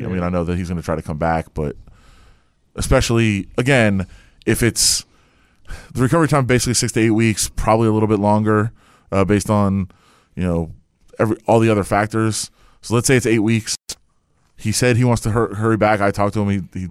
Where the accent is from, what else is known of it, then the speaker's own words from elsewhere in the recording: Detroit, Michigan, United States; Look, I'm from Detroit. My family is Lions fans.